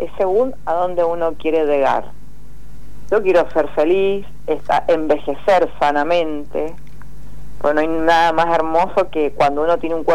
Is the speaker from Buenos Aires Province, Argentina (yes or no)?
no; Mendoza, Argentina; now in Buenos Aires, Argentina; yo soy del interior de Mendoza, vine a vivir a Buenos Aires y me enfermé de insomnio.